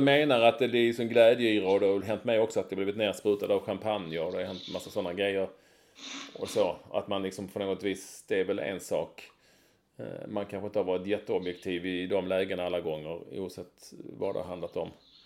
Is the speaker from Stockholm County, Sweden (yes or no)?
no; Landskrona, Skåne, Sweden; born there; det står att jag är född i Landskrona